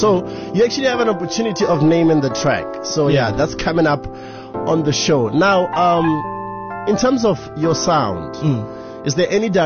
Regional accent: Botswana; I'm from Botswana.

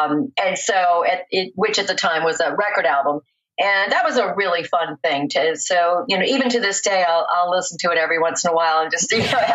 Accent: New York, United States; also born or lived in Burlington, Vermont / Massachusetts / Rhode Island; From there, I lived all over New England, Massachusetts, Rhode Island, and then finally ended up in upstate New York, where I went to junior high and high school.

